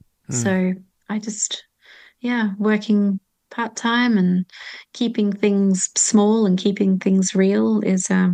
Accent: Australia; also born or lived in New Zealand; We got shipwrecked and ended up living in Australia, where we were homeschooled and traveled in a bus with, you know, bikes on the back and canoes on top and bunk beds.

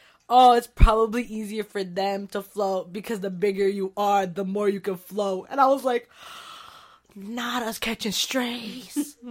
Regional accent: Philippines; also born or lived in United States; I felt so insecure and felt so, like, identity issues about being Filipino, because I feel like I just, like, I'm not Filipino enough

